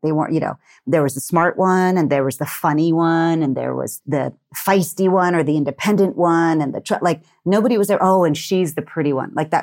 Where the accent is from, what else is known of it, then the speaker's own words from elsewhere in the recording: Texas, United States; Oh my God, totally. Well, first, I'm from Texas. So Texas is about pageants and football.